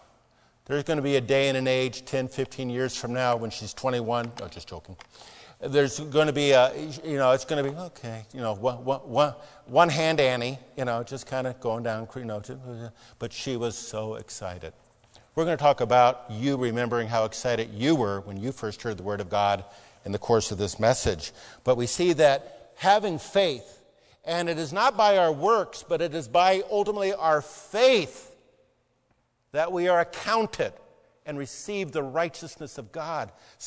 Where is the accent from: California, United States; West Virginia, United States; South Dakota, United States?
California, United States; Newport Beach; Remember, I grew up in Newport Beach, so I understand all this.